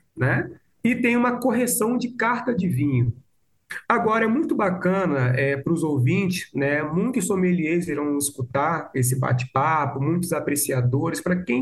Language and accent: Portuguese; Rio de Janeiro, Brazil; now in Minas Gerais, Brazil; Eu do Rio de Janeiro, né? Hoje radicado em Minas Gerais, mas sou do Rio de Janeiro